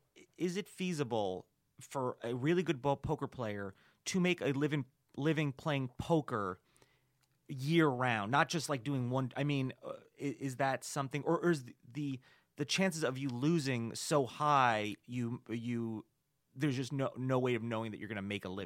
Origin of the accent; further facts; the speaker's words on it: Newburgh, New York, United States; so I grew up in Newburgh is where I went to.